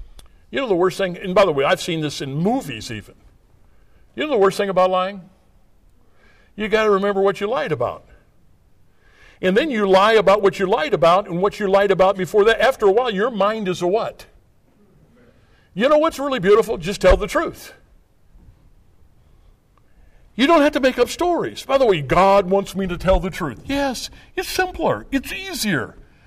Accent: Illinois, United States; up in southwestern Illinois, along the Illinois, Mississippi, Missouri, where they come together. I grew up in the Bluffs.

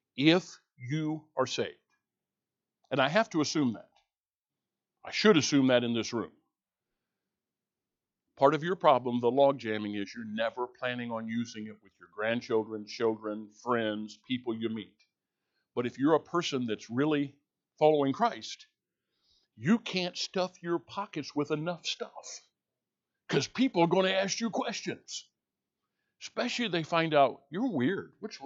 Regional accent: Illinois, United States; I grew up Southern Illinois in the Bluffs.

